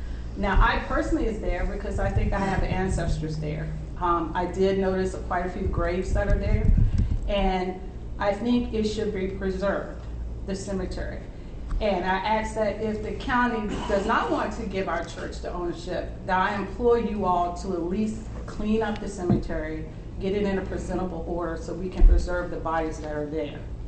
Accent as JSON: {"language": "English", "town": "Columbia", "region": "Virginia", "country": "United States", "tie": "born or raised there", "said": "I grew up in Columbia as a young girl. My family still lives there."}